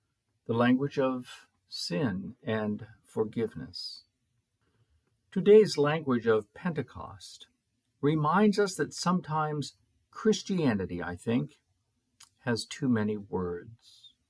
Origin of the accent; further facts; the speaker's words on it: Arizona, United States; Unfortunately, I'm not fluent in any other language than English. Even though I grew up in the Southwest, Arizona, I recall very few Spanish words